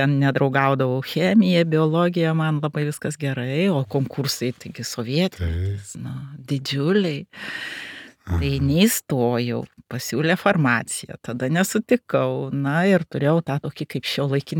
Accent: Samogitia, Lithuania; esu iš Žemaitijos, nors mano mama kaunietytė, kaunietė, gimusi Kaune, nutekėjo į Žemaitiją.

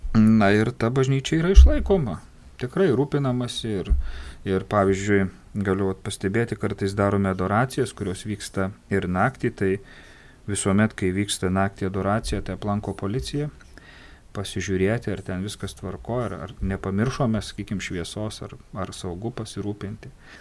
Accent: Dzūkija, Lithuania; aš pats esu iš Dzūkijos, tai labai gerai atskiriu tos žmonės, kurie iš Dzūkijos.

